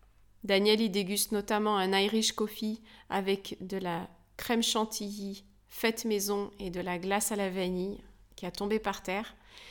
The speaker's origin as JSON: {"language": "French", "country": "France", "said": "ce qu'on ferait peut-être pas en temps normal quand on est chez nous en France"}